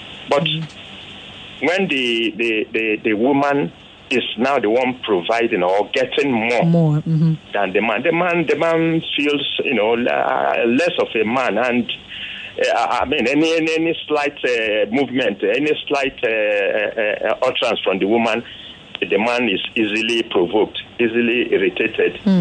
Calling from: Yaba, Lagos, Nigeria; I'm calling you from Yaba.

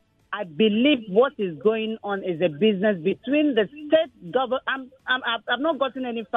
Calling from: Ilesha, Osun, Nigeria; I'm calling from Ilesha.

